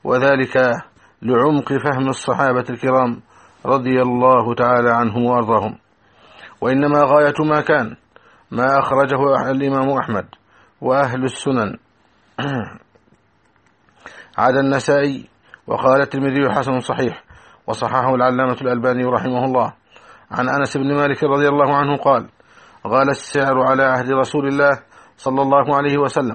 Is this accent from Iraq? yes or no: no; Egypt; أن يحفظ بلدنا مصر من أكيد الأعداء في الداخل والخارج